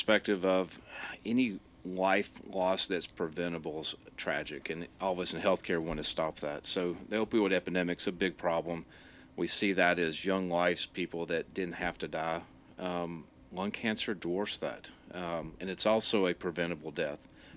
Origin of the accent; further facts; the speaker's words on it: Chattanooga, Tennessee, United States; This is my hometown. I grew up in Chattanooga. Actually, was born at Memorial Hospital where they used to deliver babies.